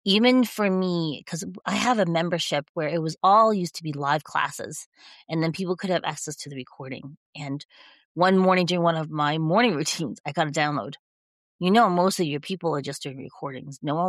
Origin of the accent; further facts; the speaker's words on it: Taiwan; I come from Taiwan. We didn't really have a lot of wheat back then.